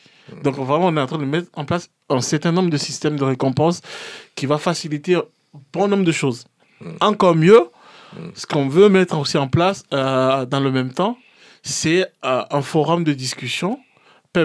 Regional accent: Benin; now in France; je suis ici d'un pays d'Afrique, je suis venu du Bénin, j'ai fait la moitié de ma scolarité là-bas

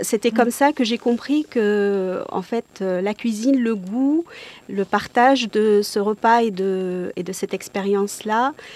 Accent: Morocco; moved away as an adult; now in Montpellier, France; je suis arrivée du Maroc comme étudiante à Montpellier et j'étais dans une cité universitaire

